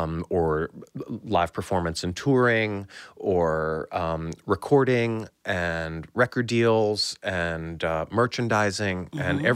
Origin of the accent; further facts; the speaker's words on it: Fort Lee, New Jersey, United States; I grew up in Fort Lee, New Jersey.